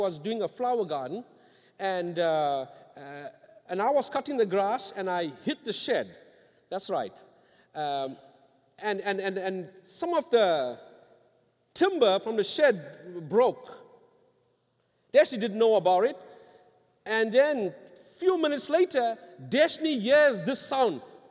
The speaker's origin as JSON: {"language": "English", "country": "South Africa", "tie": "born or raised there", "moved": "as an adult", "lives_now": "Norwich, United States", "said": "I grew up in South Africa"}